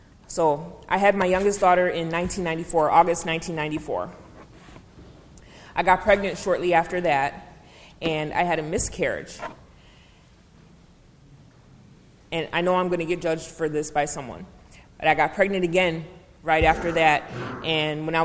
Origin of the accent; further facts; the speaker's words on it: Chicago, Illinois, United States; I'm from Uptown, and half of my family is from Englewood.